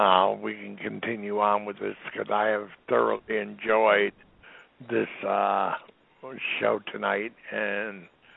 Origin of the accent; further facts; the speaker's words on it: Newport, Rhode Island, United States; I grew up near Newport, Rhode Island, and of course Newport Jazz Fest is world renowned.